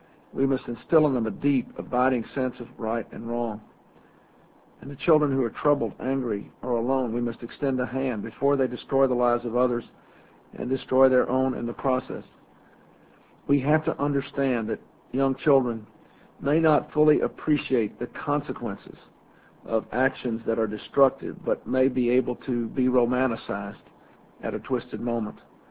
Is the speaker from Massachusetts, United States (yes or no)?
no; Arkansas, United States; The white ribbons that flutter today in my home state of Arkansas are a poignant and powerful challenge to all of us